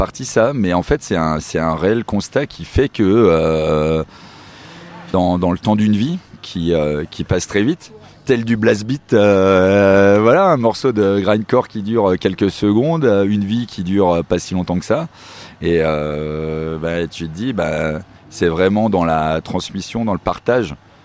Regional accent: Grand Est, France; on vient de Lorraine, c'est vraiment de village de la Lorraine profonde, qui n'est pas forcément l'endroit le plus sexy de France.

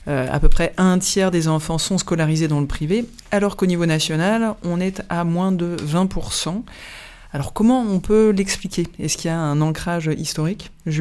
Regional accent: Auvergne-Rhône-Alpes, France; nous sommes français. Ardéchois français, oui.

